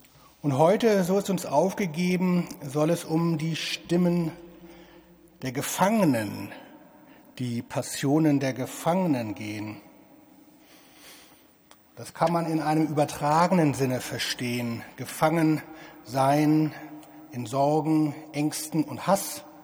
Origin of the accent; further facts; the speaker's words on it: Hamburg, Germany; Einmal war ich komme aus Hamburg, in Santa Fu